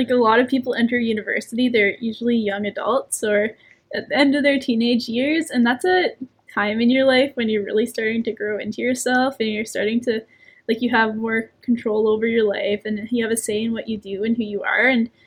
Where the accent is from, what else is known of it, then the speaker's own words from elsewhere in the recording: British Columbia, Canada; now in Quebec, Canada; I had to figure out the healthcare system in Quebec because I came from British Columbia